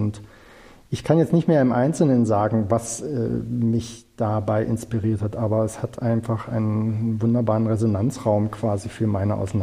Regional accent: Bitterfeld, Saxony-Anhalt, Germany; als ich angefangen habe, mir meine Heimatregion Bitterfeld genauer anzuschauen

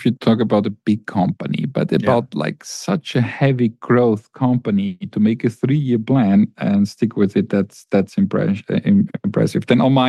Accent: Amsterdam, North Holland, Netherlands; to Amsterdam, to my hometown, actually.

